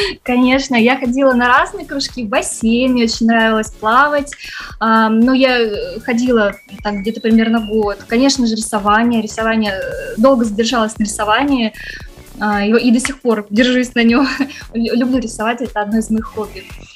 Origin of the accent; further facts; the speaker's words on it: Novosibirsk, Novosibirsk Oblast, Russia; Я родилась в Новосибирске. Ну и, собственно говоря, выросла тоже в этом городе.